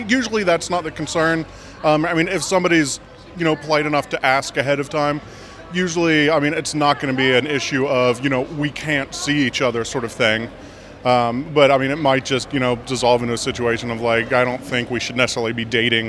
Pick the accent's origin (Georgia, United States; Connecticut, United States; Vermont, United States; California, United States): Georgia, United States; Atlanta; Yeah, I grew up in Atlanta.